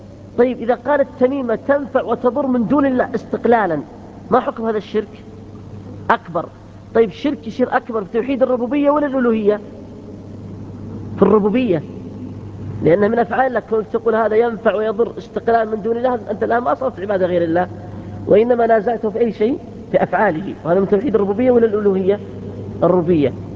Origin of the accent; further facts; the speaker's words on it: Riyadh, Riyadh Province, Saudi Arabia; طيب الآن أنا أذكر خرج عندنا بالرياض قبل 10 سنوات تقريبا